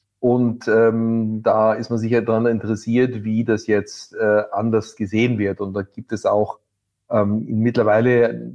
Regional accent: United States; German is a second language; ich bin ja selber Amerikaner, wähle in den USA und wähle in einem Swing State

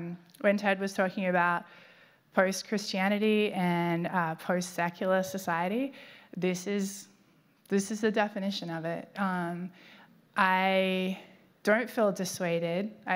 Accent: Australia; moved away as an adult; I'm Australian, and part of that was when I moved here

